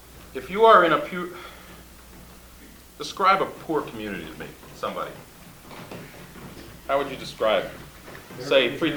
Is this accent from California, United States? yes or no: no; New York, United States; They were not going to know I'm from New York. White liberal from about the East.